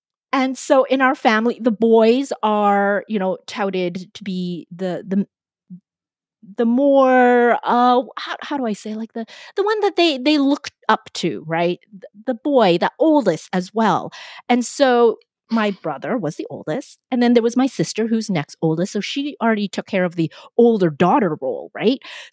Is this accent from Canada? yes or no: yes; Vancouver, British Columbia, Canada; born there; because I was born in Vancouver, my Canadian mind translated that into shut up.